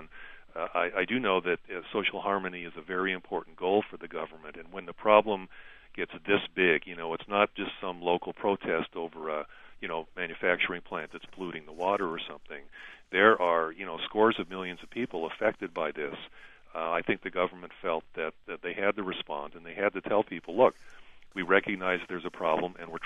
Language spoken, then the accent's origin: English; Los Angeles, California, United States; I grew up here in Los Angeles, and I'm used to, in the old days, we had these smog alerts.